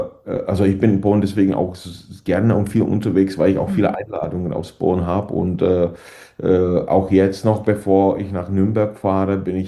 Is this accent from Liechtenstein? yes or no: no; Northeast Bohemia, Czechia; now in Berlin, Germany; Naja, ich komme aus Nordostböhmen und der Weg war hierher immer kurz